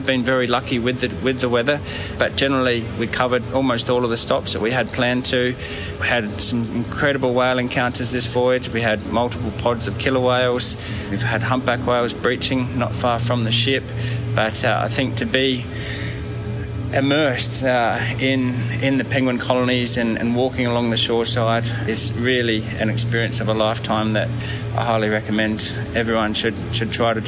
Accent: South Australia, Australia; So, I grew up in South Australia, in a very small town on the coast, and I spent a lot of time in and around the ocean.

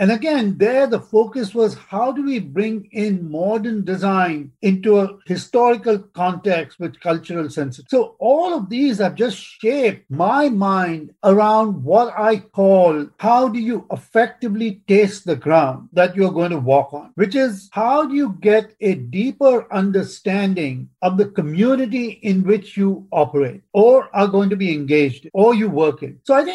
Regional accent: India; I grew up in India, middle-class family

